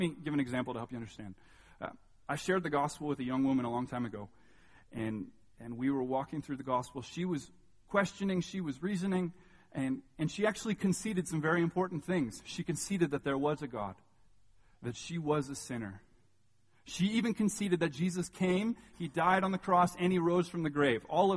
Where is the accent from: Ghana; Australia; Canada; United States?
Canada; I would argue that this is hard for us, particularly as Canadians, particularly, I'd say, as Canadian men.